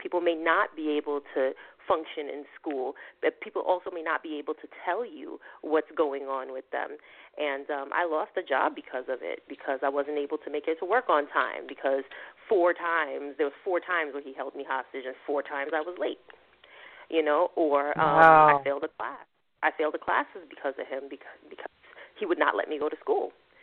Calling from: New York City, New York, United States; I'm calling from Brooklyn

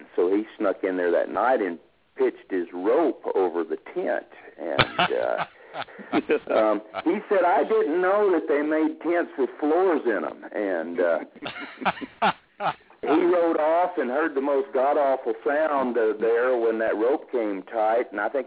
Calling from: Cimarron, New Mexico, United States; from Cimarron, New Mexico.

